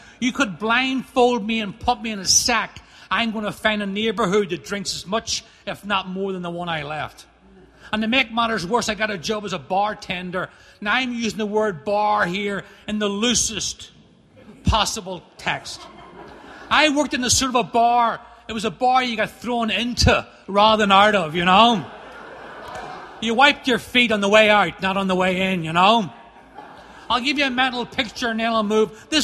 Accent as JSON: {"language": "English", "region": "Northern Ireland", "country": "United Kingdom", "tie": "born or raised there", "accent": "Irish", "lives_now": "United States", "said": "growing up in Northern Ireland, and I've experienced every form of drinking"}